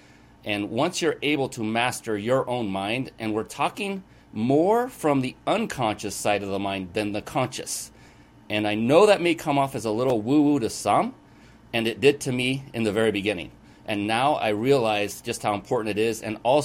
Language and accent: English; West Coast, United States; now in Los Angeles, United States; I'm from the West Coast. We're doing this live from near Los Angeles in California.